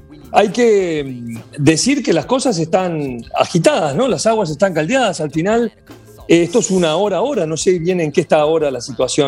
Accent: Uruguay; a mí, por ejemplo, de Uruguay, soy uruguayo

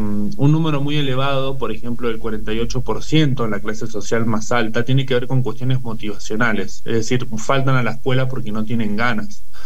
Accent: Santa Fe, Argentina; nosotros en Santa Fe, yo soy de Santa Fe, tenemos el boleto educativo gratuito

